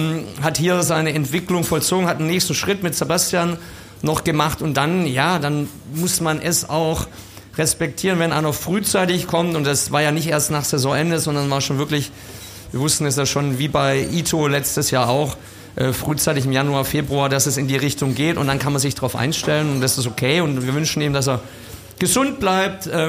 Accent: Baden-Württemberg, Germany; als Schwabe hätte ich natürlich auch immer gerne höhere Eigenkapitalquote

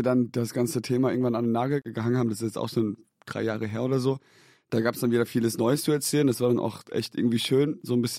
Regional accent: Leheim, Hesse, Germany; Wir waren als Kinder, also Leheim ist ein kleines Dorf, 3000 Einwohner, gehört zu Riedstadt. Das ist so eine Dorfgemeinde.

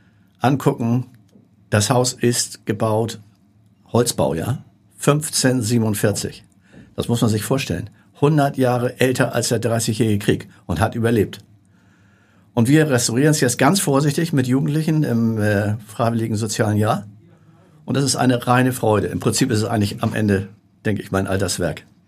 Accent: Hamburg, Germany; Naja, also Hamburg ist sozusagen meine Heimat

